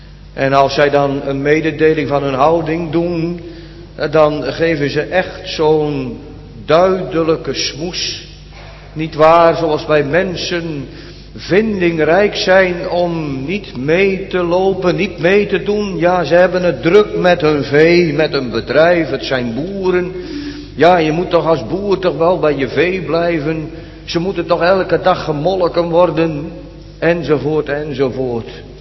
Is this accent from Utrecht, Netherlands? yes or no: no; Urk, Flevoland, Netherlands; Ik kom zelf van Urk.